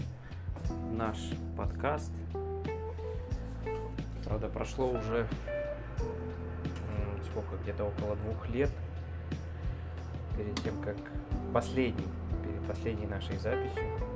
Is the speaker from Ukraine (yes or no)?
yes; Ukraine; now in Germany; Как многие знают, или, скорее всего, не многие, мы сами из Украины родом.